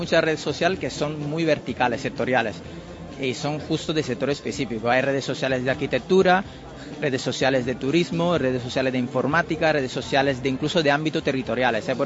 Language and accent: Spanish; Italy; Spanish is a second language; yo por ejemplo soy italiano